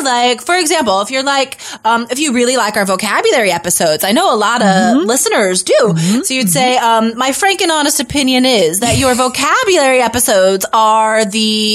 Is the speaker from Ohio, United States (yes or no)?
no; Nevada, United States; I'm from Nevada. Lindsay's from New Hampshire.